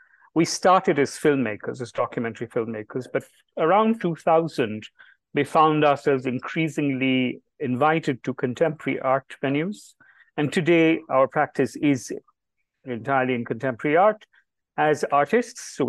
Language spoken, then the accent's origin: English; Delhi, India; But Jibesh and I, born and raised in Delhi, and we received our education entirely in Delhi, so we are very Delhi people.